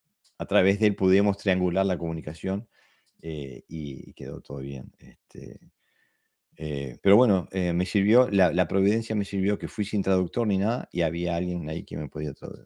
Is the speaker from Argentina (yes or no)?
no; Uruguay; En mi país, en Uruguay, hay un dicho